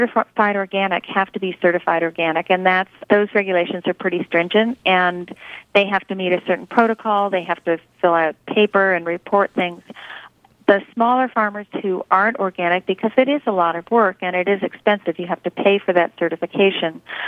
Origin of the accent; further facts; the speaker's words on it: New Jersey, United States; I grew up in New Jersey, and I remember going to farm stands with my grandmother when I was a young girl